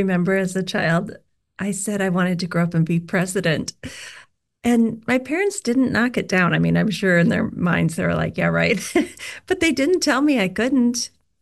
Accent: Iowa, United States; I grew up in Iowa, and like I would literally sit outside in the grass with my dog for hours daydreaming.

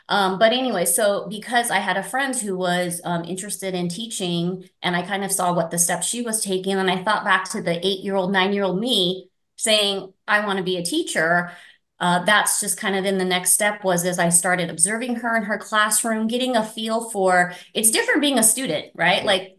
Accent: California, United States; So I grew up here in Orange County. Our family came to the Westminster area in 1980. So I was four at the time.

